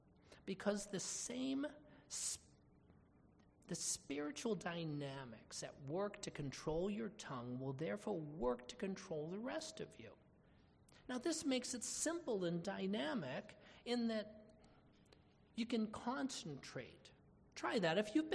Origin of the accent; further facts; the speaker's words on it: Boston, Massachusetts, United States; I like to blame it from growing up in Boston, you know, but I was a man of unclean lips who came from a people of unclean lips.